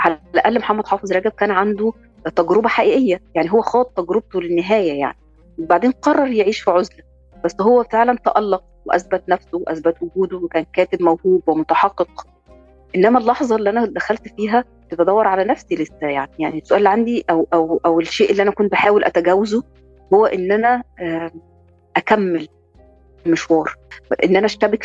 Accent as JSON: {"language": "Arabic", "town": "Alexandria", "region": "Alexandria Governorate", "country": "Egypt", "tie": "born or raised there", "said": "أنا اتولدت في اسكندرية لكن طول الوقت كنت بحس إن أنا مش بنتمي لإسكندرية، يعني هو الفيلم عن المنطقة اللي أنا اتولدت فيها وتربيت فيها هي منطقة الكباين اللي هي كلها نوبيين،"}